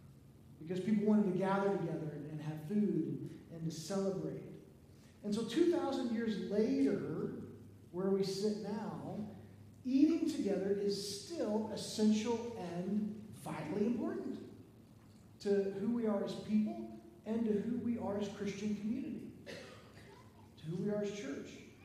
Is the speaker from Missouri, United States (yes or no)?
yes; Missouri, United States; And so I grew up in Missouri. My parents, they both graduated from Oklahoma State University. And they moved to Missouri, St. Joseph, where they started their lives.